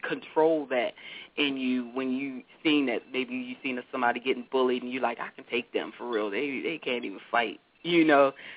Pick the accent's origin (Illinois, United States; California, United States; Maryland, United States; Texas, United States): Maryland, United States; Baltimore; I come from Baltimore, and, you know, all you do is